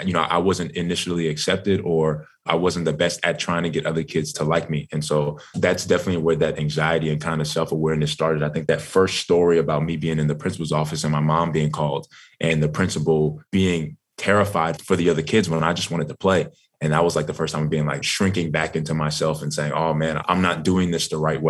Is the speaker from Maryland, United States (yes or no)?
no; Bronx, New York, United States; Yeah, I grew up in Bronx, New York, and big shout out to Pops, man.